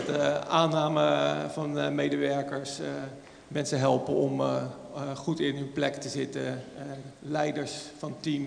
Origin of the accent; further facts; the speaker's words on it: Delft, South Holland, Netherlands; Ik ben in Delft opgegroeid. Dus daar kom ik vandaan. En heb ik de eerste, pak een beetje, 22 jaar gewoond.